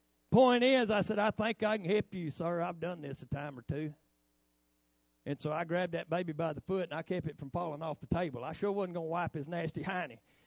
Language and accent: English; Chestnut Mountain, United States; I'm from Chestnut Mountain, not Brokeback Mountain.